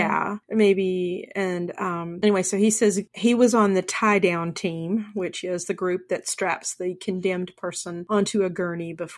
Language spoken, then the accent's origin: English; Texas, United States; I mean, I know it's Texas and we're from Texas, but I think this is a good thing.